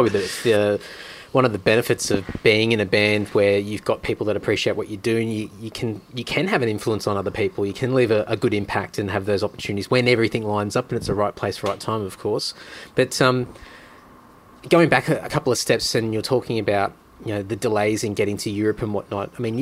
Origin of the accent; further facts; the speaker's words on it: Australia; where are you from? I said, from Australia.